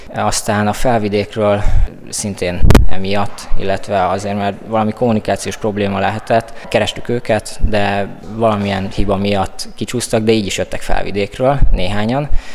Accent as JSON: {"language": "Hungarian", "region": "Szabolcs-Szatmár-Bereg", "country": "Hungary", "lives_now": "Sopron, Hungary", "said": "Ugye én is nyírségi vagyok, itt tanulok Sopronban"}